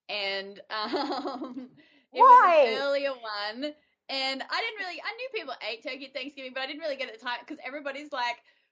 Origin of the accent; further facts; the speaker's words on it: Australia; because I am Australian and we don't learn